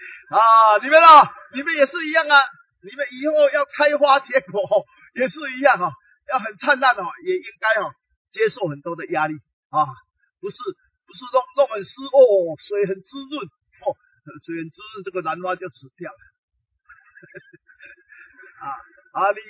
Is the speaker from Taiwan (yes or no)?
yes; Taiwan; 人家外省人啊，我们是本省人，没有办法，比不上哈